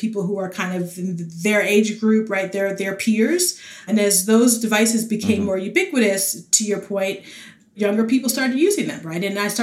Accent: The Bronx, New York, United States; But I grew up in the Bronx, New York.

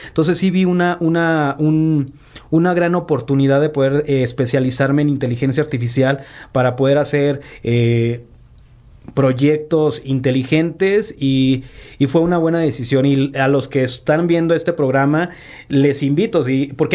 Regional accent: Tamaulipas, Mexico; soy de Tamaulipas, soy norteño, ya la voz se me está acoplando más a chilango

